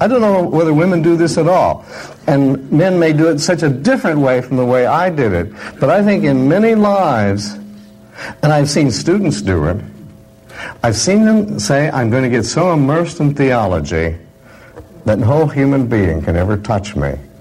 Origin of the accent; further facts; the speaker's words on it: Pistol River, Oregon, United States; And then I moved from Pistol River, Oregon, which is the mountains, into the city, 500 people.